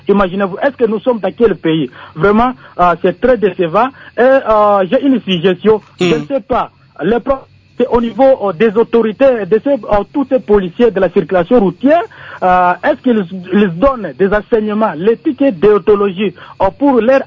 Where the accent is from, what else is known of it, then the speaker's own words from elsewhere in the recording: DR Congo; Puisque nous tous, nous sommes des Congolais. Nous avons l'évolution. Nous voulons le développement de notre pays, M. Tati.